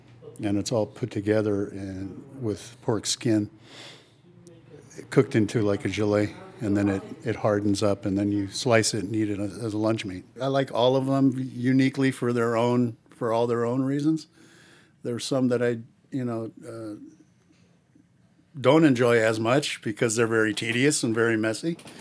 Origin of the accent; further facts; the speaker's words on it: California, United States; also born or lived in Peru; I was born in South America in Peru. My parents were Germans. I'm first generation here in the United States. I grew up in Southern California.